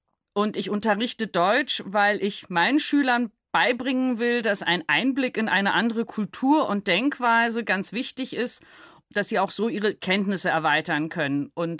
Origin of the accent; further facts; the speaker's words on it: Belgrade, City of Belgrade, Serbia; German is a second language; Ich komme aus Belgrad, Serbien und bin 1967 geboren. Ich bin Deutsch- und Englischlehrerin an der Deutschen Schule Belgrad.